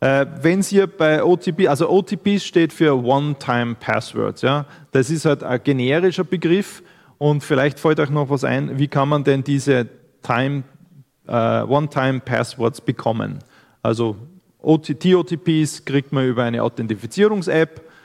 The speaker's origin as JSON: {"language": "German", "town": "Graz", "region": "Styria", "country": "Austria", "said": "Ich komme aus Graz, arbeite beruflich momentan im Bereich Computer Security, IT Security und Compliance."}